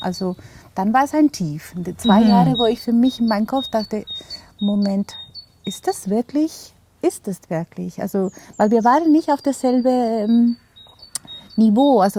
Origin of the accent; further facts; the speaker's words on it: Zaragoza, Aragon, Spain; German is a second language; moved away as an adult; also born or lived in Barcelona; Also ich bin nicht in Barcelona geworden. Meine Heimatstadt heißt Zaragoza.